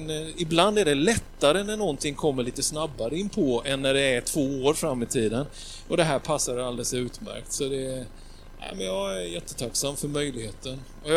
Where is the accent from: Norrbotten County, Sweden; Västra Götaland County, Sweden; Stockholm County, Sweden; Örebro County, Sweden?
Västra Götaland County, Sweden; Gothenburg; Vi kommer ju från de här krokarna. Från Vetlanda kommun, Eksjö kommun. Så jag har varit. Jag kommer från Göteborg och så har jag varit med släkten lite grann. Och sen nu är vi i Aneby här.